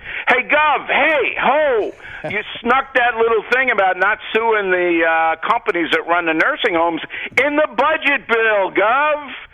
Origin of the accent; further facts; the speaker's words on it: Levittown, New York, United States; also born or lived in Harlem, New York; You know, I was born in Harlem, but in Columbia Presbyterian, my family moved out to Levittown in 1951. My mother died in that Levitt house, and she never wanted to move.